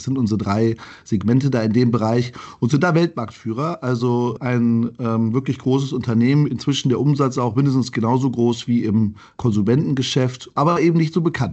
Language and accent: German; Düsseldorf, North Rhine-Westphalia, Germany; habe dann überlegt in meiner Heimatstadt Düsseldorf, was ist ein interessanter Konzern?